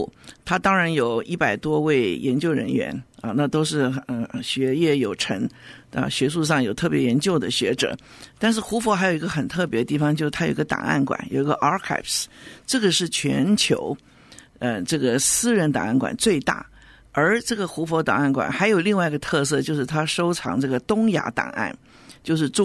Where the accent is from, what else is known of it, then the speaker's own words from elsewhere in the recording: Taiwan; moved away as an adult; now in United States; 那我是在台湾出生，在台湾念了大学，然后到美国来读书。读书之后呢，就回到那个台湾的政治大学教书。后来，这个因缘际会到政府工作了几年，以后又到了美国，就到了斯坦福大学来。